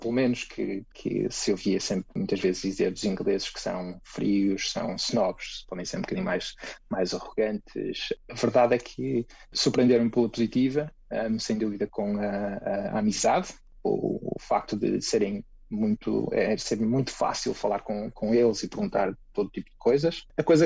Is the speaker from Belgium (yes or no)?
no; Portugal; moved away; nós quando saímos de Portugal, todos procuramos algo melhor em termos de salário